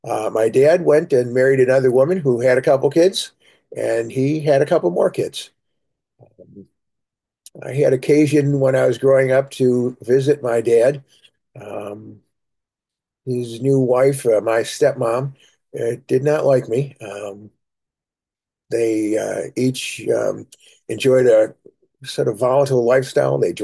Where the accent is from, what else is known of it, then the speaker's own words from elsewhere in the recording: Buffalo, New York, United States; I grew up in Western New York. Suburbs of Buffalo, New York.